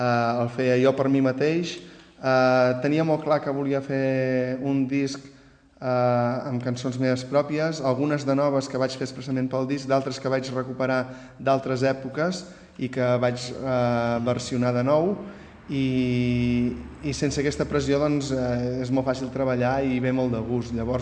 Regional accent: Mont-roig del Camp, Catalonia, Spain; Un és el meu poble, on he crescut, on visc, de fet, on hi tinc tota la meva vida.

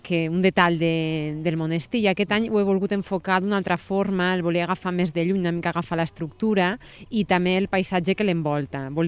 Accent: Lleida, Catalonia, Spain; vinc de la ciutat de Lleida.

